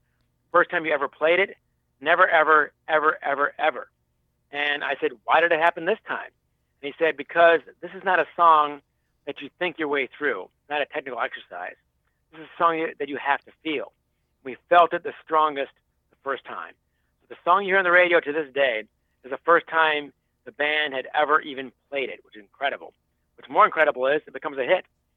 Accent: Great Lakes, United States; now in Michigan, United States; Well, look, I grew up in the Great Lakes, man. I live in Michigan.

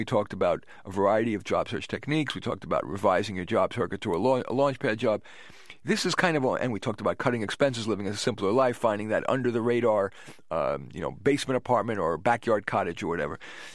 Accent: India; I'm from India originally.

